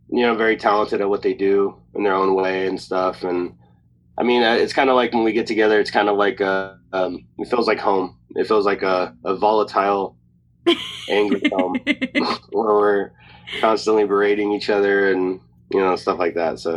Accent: Ontario, California, United States; I grew up in Ontario, California, and I grew up in a predominantly Mexican neighborhood.

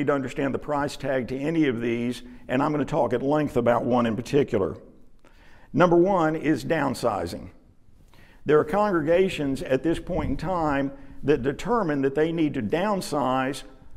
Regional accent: Dallas, Texas, United States; I grew up working in Churches of Christ in Dallas during the heyday of the 70s and the 80s and the 90s

